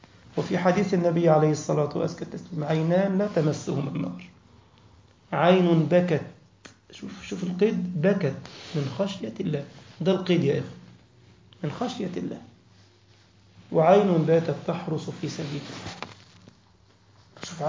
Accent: Egypt; الألف جنيه عندنا في مصر، يعني نتكلم عنه في مصر

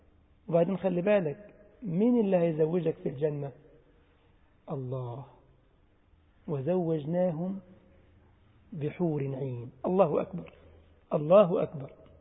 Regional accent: Egypt; ما هو عندنا في مصر بيقولوا على الميه الخمره

